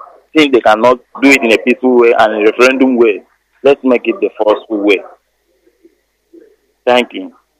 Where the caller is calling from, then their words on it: Calabar, Cross River, Nigeria; I'm calling from Calabar, Biafra land.